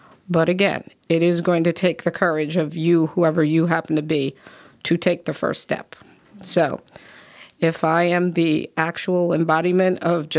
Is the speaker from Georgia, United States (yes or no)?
no; New York, United States; also born or lived in Hinckley, United States; County, and then up to Central New York, then back to New York City, and then up here in 1990. So I am really a New Yorker.